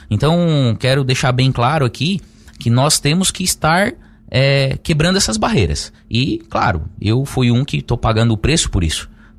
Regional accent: Lauro Muller, Santa Catarina, Brazil; eu sou de Lauro Miller, eu nasci aqui, então eu cresci aqui, tive que sair para estudar, mas eu moro aqui, eu tenho a minha família aqui

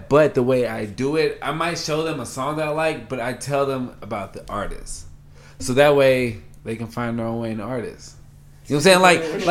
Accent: Houston, Texas, United States; when I was growing up in Houston, like, I would tell you, I felt … was better than … because I was that much of a fan of Houston music.

